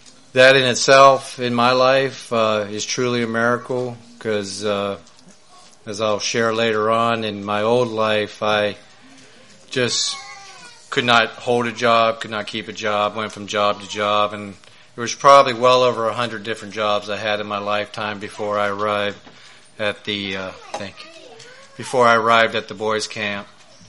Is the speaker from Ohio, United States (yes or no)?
yes; Dover, Ohio, United States; also born or lived in New Philadelphia, Ohio; But anyway, I was born in Dover. I actually lived in New Philadelphia, Ohio for the first 4 years of my life. Then we moved from New Philadelphia to Dover, Ohio.